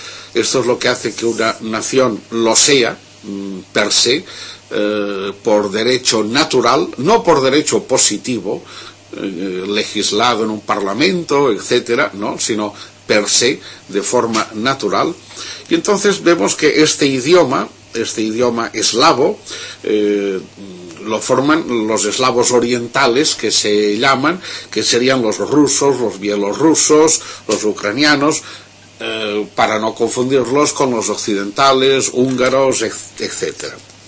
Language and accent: Spanish; Catalonia, Spain; los catalanes, pues venimos de los íberos